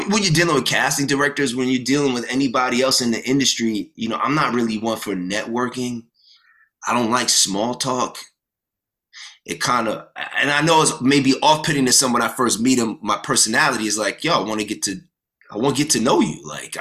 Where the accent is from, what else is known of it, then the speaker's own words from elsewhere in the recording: Brooklyn, New York, United States; I'm from Brooklyn, so I'm authentically from Brooklyn.